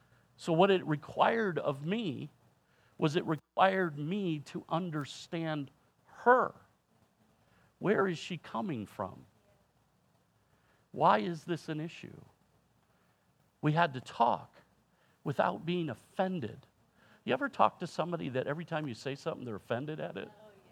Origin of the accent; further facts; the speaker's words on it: Michigan, United States; See, my wife and I grew up differently. I grew up in Michigan. I'm from the Midwest.